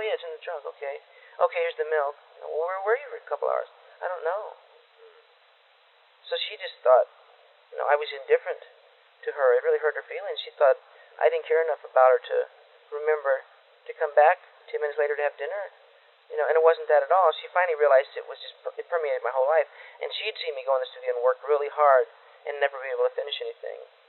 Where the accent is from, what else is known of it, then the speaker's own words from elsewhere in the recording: United States; Because I'm an American.